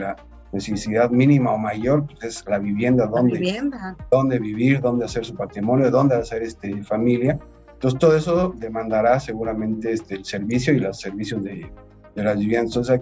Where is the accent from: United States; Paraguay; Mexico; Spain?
Mexico; tenemos que aprovechar como país, como mexicanos